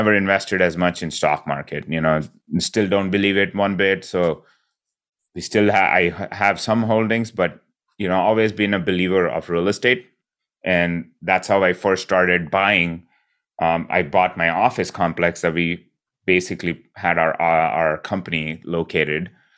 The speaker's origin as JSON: {"language": "English", "country": "India", "tie": "born or raised there", "said": "growing up, I grew up in India."}